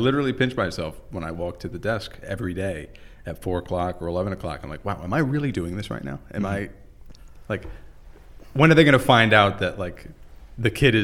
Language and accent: English; Weathersfield, United States; So when I was like 12 or 13, I started really like super local in my hometown of Weathersfield.